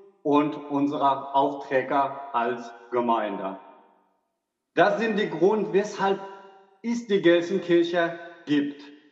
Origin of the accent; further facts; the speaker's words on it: Afghanistan; German is a second language; now in Germany; ich komme aus Afghanistan